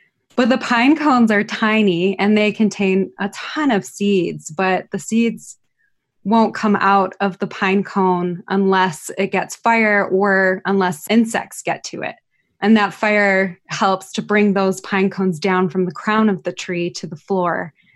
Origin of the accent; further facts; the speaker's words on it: Detroit, Michigan, United States; So I am from Detroit, the Metro Detroit area. And growing up there, I witnessed vast urban decay from deindustrialization, crime, and other factors, as well as racial segregation.